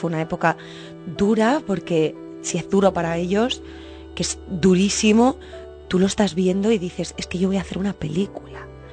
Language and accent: Spanish; Canary Islands, Spain; yo soy canaria como Roberto y como Ale García